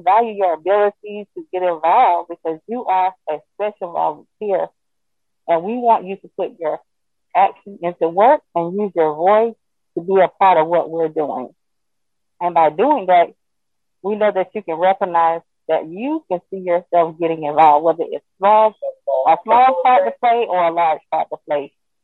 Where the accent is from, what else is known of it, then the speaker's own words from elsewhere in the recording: Florida, United States; Again, I am from Florida.